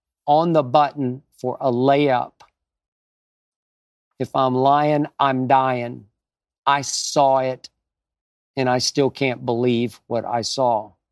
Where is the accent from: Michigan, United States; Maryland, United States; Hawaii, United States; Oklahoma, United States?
Oklahoma, United States; Oklahoma City; I got to see him at what was called the All-College Tournament in my hometown of Oklahoma City.